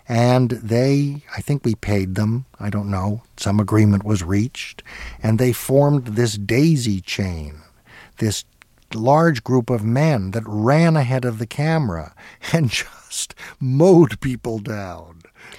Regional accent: United States; because I'm an American and I thought it was okay.

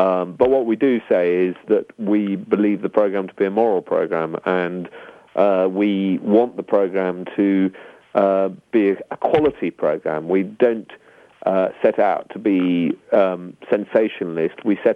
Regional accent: United Kingdom; we're both British

